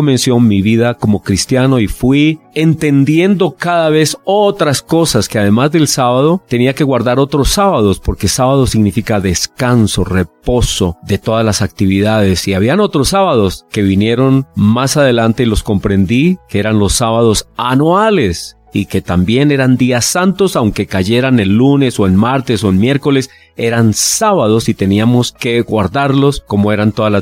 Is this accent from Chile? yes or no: no; Colombia; yo crecí católico como la gran mayoría de personas en mi país, aquí en Colombia, católicos por nacimiento, porque mis padres eran católicos